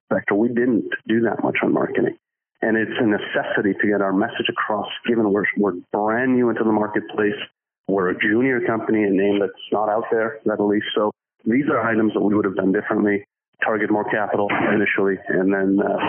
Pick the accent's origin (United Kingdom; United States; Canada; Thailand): Canada; Being Canadian and U.S., it just baffles me